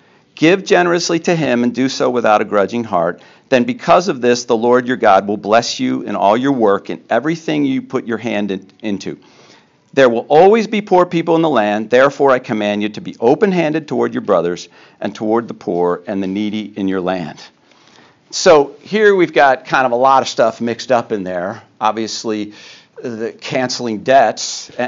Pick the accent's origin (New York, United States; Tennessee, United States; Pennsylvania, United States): Pennsylvania, United States; Philadelphia; born there; I was born in Philadelphia, and the Liberty Bell is still there today.